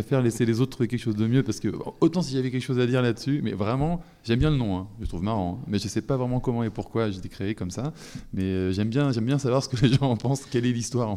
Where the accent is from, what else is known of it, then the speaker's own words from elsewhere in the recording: Pays de la Loire, France; born there; En fait, on est né dans le Maine-et-Loire, dans le 49, donc c'est juste après le 48